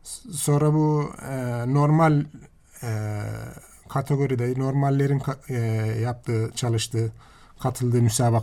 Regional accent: Ankara, Turkey; also born or lived in Aydıncık, Yozgat; Ben 1977 Yozgat Aydıncık doğumluyum. Küçük yaşta Ankara'ya gelip yerleşmişiz.

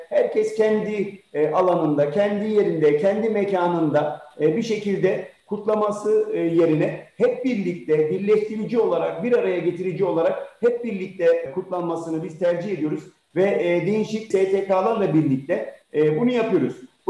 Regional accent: Germany; Gurbetçi değilim, ben burada doğdum, büyüdüm. Buranın asli unsuruyum.

